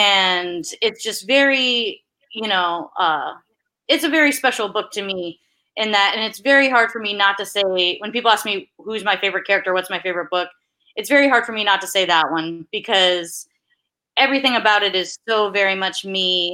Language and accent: English; Annapolis, Maryland, United States; And I made it my own in that I did set it in my hometown of Annapolis, Maryland.